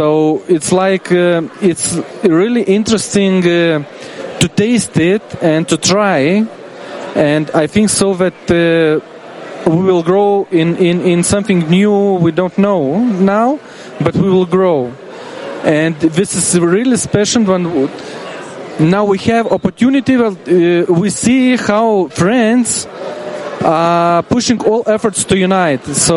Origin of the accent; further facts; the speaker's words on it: Vilnius, Vilnius County, Lithuania; I'm from Vilnius, and it's very interesting.